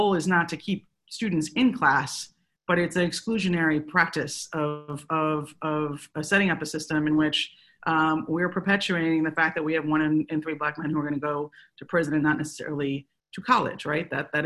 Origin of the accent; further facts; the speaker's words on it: Chicago, Illinois, United States; when I was growing up in Chicago, we remember who was suspended and expelled